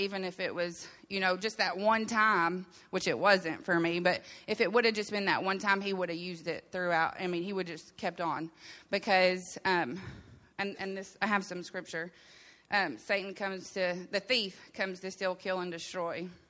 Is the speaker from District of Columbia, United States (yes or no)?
no; Louisiana, United States; born there; I was born in Louisiana.